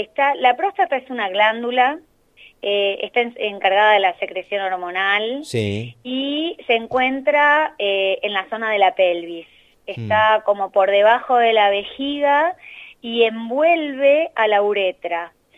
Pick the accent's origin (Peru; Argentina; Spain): Argentina; Tapalqué, Buenos Aires Province; ¿de dónde sos? De Tapalqué.